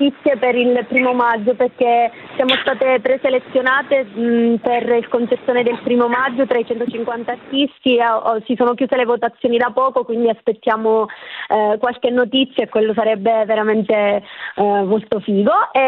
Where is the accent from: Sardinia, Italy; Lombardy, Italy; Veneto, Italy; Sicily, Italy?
Sicily, Italy; Agrigento; perché noi, come si potrà sentire dal nostro accento, non siamo di Milano, veniamo dalla Sicilia, da Agrigento